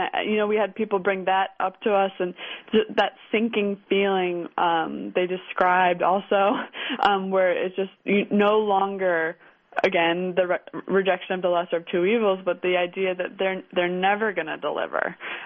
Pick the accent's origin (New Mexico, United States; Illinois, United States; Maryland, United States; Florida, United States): Illinois, United States; Chicago; I'm from Chicago. I totally get it.